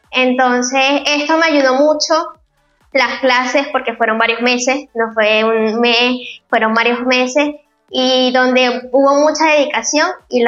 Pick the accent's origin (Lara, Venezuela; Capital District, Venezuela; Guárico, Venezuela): Guárico, Venezuela; yo soy del Guárico, el de Gracia Arituco, y yo participé en 2 certámenes allá.